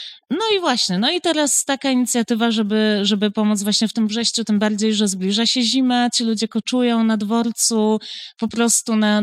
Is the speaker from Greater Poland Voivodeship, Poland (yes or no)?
yes; Poznań, Greater Poland Voivodeship, Poland; w Poznaniu, jestem poznanianką